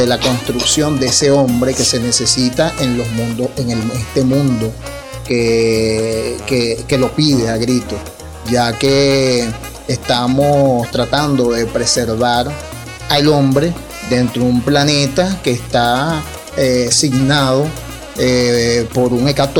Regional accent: Venezuela; nosotros como venezolanos debemos retomar, de dónde venimos para saber a dónde vamos

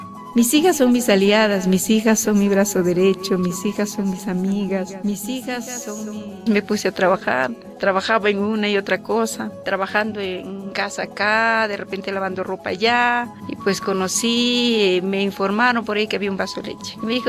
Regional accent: Mayas, Ancash, Peru; yo soy de Mayas, en el rincón de Ancash, Perú. Es un pueblito bastante pequeño, chiquito, con bastante pobreza, en el cual nací.

